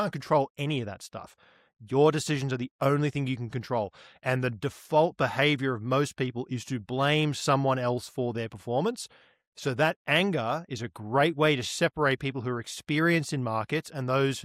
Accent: Australia; because as an Aussie, we recently had a bunch of tax changes

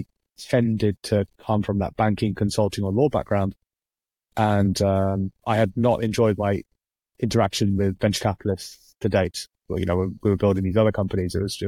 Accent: Cambridge, East of England, United Kingdom; I grew up in Cambridge, England.

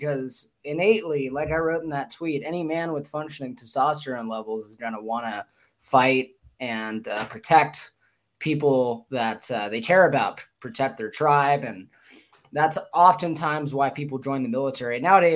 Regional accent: Los Angeles, California, United States; I'm from Los Angeles. I don't know if that's relevant or what, but from Los Angeles, been doing jiu-jitsu for about 10 years

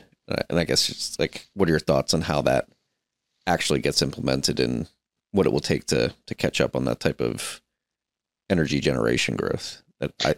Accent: United States; As an American, I look at the Chinese energy generation charts and I'm a bit jealous.

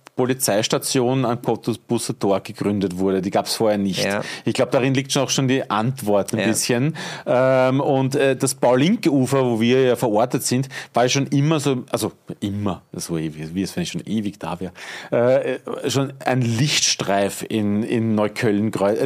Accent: Mödling, Lower Austria, Austria; born there; Nein, ich bin geboren in Mödling, also für alle, die es nicht wissen, Niederösterreich, Grenze Wien, aufgewachsen allerdings. Also mein Elternhaus war damals in Berchtoldsdorf, aber meine Mama ist übersiedelt, da habe ich noch in die Windeln gemacht, nach Bruck an der Leiter und ich bin da aufgewachsen.

